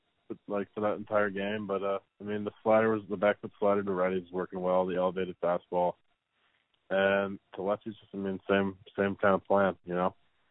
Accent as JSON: {"language": "English", "town": "Atlanta", "region": "Georgia", "country": "United States", "said": "I grew up watching like Maddux and Smoltz because, you know, I'm from Atlanta."}